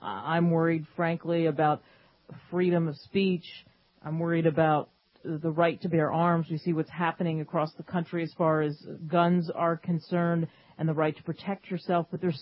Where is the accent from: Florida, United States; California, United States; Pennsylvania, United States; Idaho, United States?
Pennsylvania, United States; growing up outside of Philadelphia and how much it means to me and how many times I strolled past Independence Hall